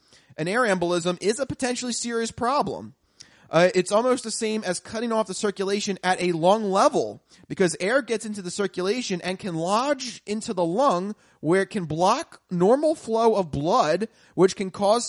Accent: Norristown, Pennsylvania, United States; Welcome to my hometown, ladies and gentlemen. This is what we have to offer.

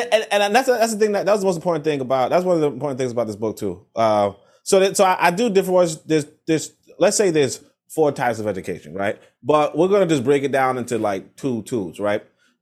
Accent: New York, United States; you know, I'm from New York. I so we don't have that great opinion of George Bush.

